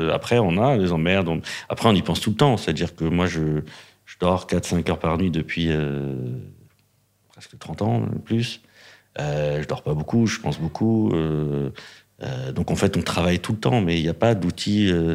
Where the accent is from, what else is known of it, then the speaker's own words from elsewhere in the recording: Île-de-France, France; moi, je viens de Seine-Saint-Denis, dans un endroit où t'es un garçon, tu fais la mécanique, t'es une fille, tu fais coiffeuse.